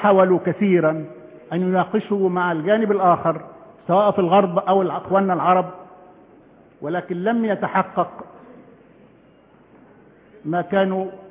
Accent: Egypt; كمصري قبل أن أكون مسؤولا

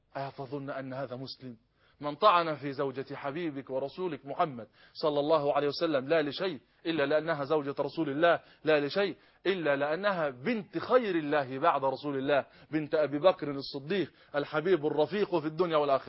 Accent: Egypt; حتى في بلدنا مصر،

